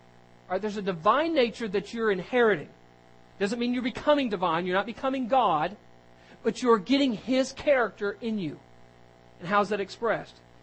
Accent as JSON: {"language": "English", "town": "Las Vegas", "region": "Nevada", "country": "United States", "tie": "born or raised there", "said": "I grew up in Las Vegas, Nevada. Mormon capital of the world outside of Utah."}